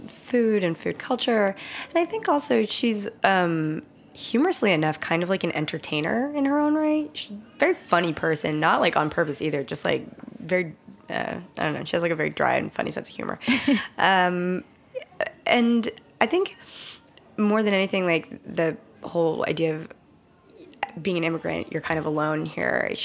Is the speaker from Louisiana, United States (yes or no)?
no; New York, United States; born there; Yes, I was born in New York.